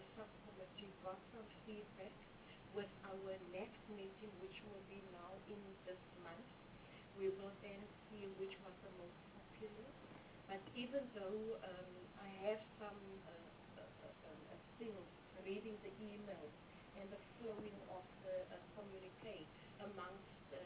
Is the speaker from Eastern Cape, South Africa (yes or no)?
yes; Eastern Cape, South Africa; my hometown, Eastern Cape